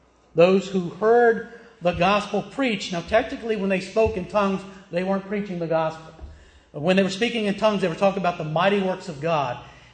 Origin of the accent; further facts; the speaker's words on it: the South, United States; accent: Southern; I'm from the South. And you can tell that not only can I speak English, but sometimes my Southern accent comes through. I've been working on that many, many years.